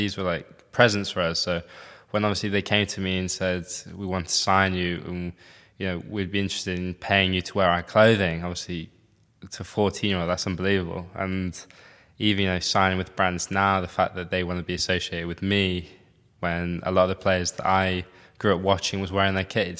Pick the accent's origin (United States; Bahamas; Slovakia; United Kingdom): United Kingdom; And obviously being British helps